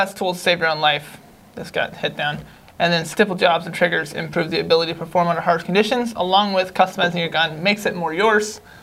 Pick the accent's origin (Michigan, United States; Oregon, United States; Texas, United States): Texas, United States; I'm from Texas, so it's a great place, wonderful place.